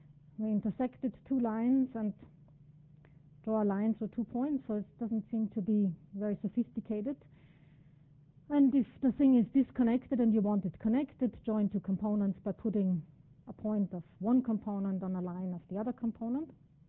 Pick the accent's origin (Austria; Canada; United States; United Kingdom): Austria; Graz, Styria; I spent my sabbatical in my hometown in Graz